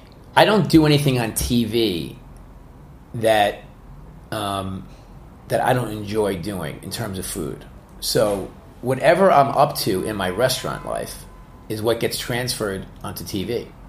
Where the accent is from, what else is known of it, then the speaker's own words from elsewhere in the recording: New York City, New York, United States; But basically, like, you know, growing up in New York, there were Chinese restaurants, and then there were Italian restaurants